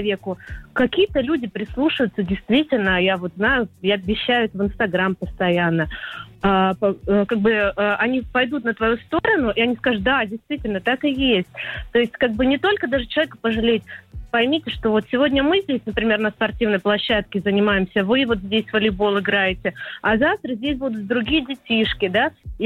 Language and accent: Russian; Moscow, Russia; я из Москвы.